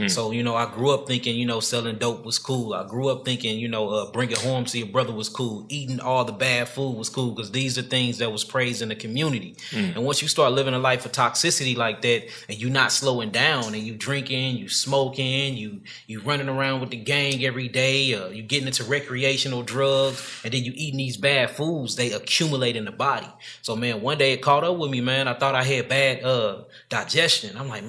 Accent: St. Louis, Missouri, United States; I'm from St. Louis, Missouri. You know what I'm saying? Grew up there, still stay there to this very day.

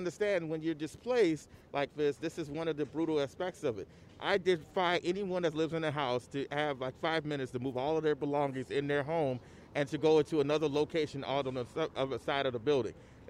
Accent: Chicago, Illinois, United States; Oh, yeah, I'm from Chicago.

